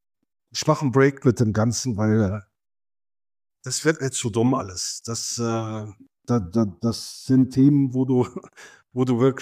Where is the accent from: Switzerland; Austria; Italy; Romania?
Italy; now in Germany; Schade, sage ich als Italiener.